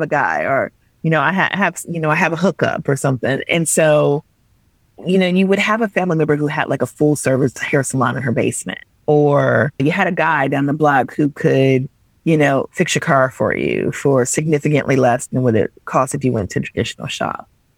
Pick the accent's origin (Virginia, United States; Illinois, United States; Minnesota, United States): Minnesota, United States; Again, growing up in Minnesota, I was always sort of this, you know, insider, outsider.